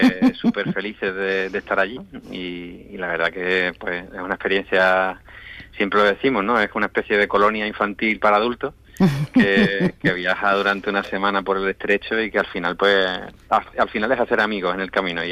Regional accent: Algeciras, Andalusia, Spain; Somos de aquí de Algeciras

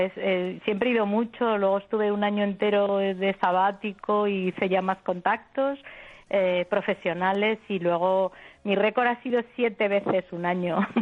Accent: Madrid, Community of Madrid, Spain; born there; No soy segoviana, mis padres son segovianos. Yo nací en Madrid y en Chamberí.

